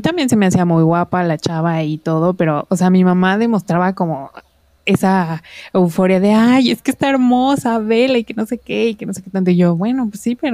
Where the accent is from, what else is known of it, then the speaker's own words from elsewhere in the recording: Morelos, Mexico; moved away as an adult; now in Mexico City, Mexico; yo soy de Morelos, no soy de la Ciudad de México, pero por la universidad okay. Me fui a vivir para allá.